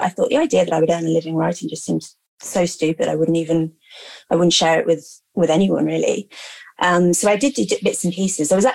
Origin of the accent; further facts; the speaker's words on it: London, United Kingdom; I grew up in London, middle-class family. My mum is an academic, my dad's a lawyer.